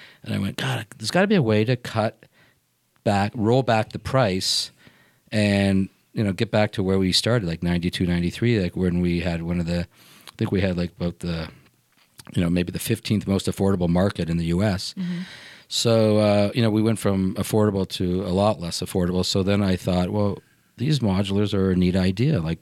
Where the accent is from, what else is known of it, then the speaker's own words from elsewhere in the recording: Toronto, Ontario, Canada; I grew up in Toronto